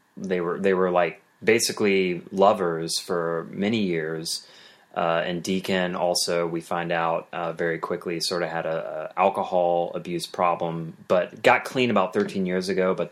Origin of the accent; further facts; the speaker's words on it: Nashville, Tennessee, United States; Growing up in Nashville, everybody always asks you, well, do you like country music?